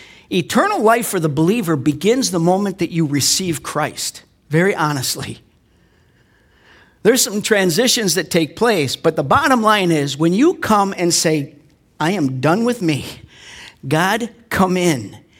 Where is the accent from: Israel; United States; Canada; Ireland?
Ireland; I'm Irish to the bone.